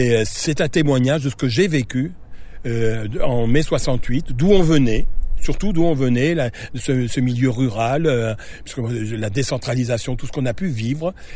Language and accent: French; Bourgogne-Franche-Comté, France; now in Bourges, France; puisque ça se passe dans un village où je suis né. Donc ça veut dire que je suis originaire du Morvan, même si je demeure à Bourges.